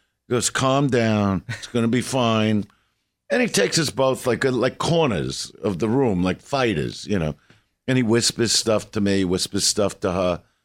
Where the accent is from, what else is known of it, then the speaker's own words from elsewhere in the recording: Brooklyn, New York, United States; You know, I'm from Brooklyn.